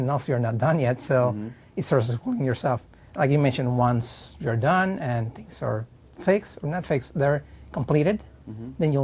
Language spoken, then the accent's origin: English; Puerto Rico; I'm Puerto Rico.